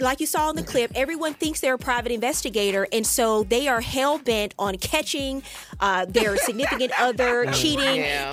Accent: Louisiana, United States; I'm from Louisiana. Like, I'm from the South.

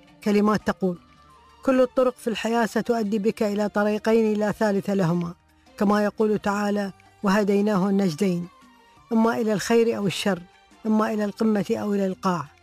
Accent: Al Ghat, Riyadh Province, Saudi Arabia; وهي تبعد حوالي 30 كيلو عن محافظة الغاط بلدتي التي كنت وقتها أسكن بها

